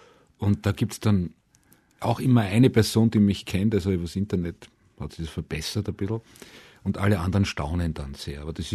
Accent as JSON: {"language": "German", "region": "Vienna", "country": "Austria", "said": "Obwohl ich aus dem 19. Bezirk bin, der Bezirk, in dem auch Grinzing ist, bin ich aus Heiligenstadt."}